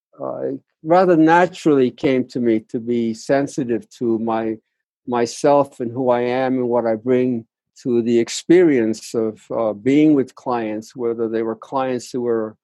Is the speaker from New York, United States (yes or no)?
yes; New York, United States; And I had grown up actually not in Spanish Harlem, even though I was born there. I grew up in Black Harlem, the only Latin family in that environment.